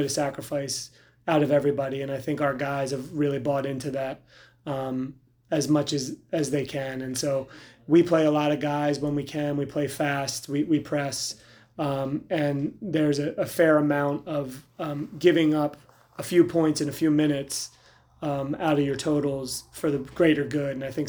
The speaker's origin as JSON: {"language": "English", "region": "New Jersey", "country": "United States", "tie": "born or raised there", "said": "which is not as easy as it was for me growing up in Jersey."}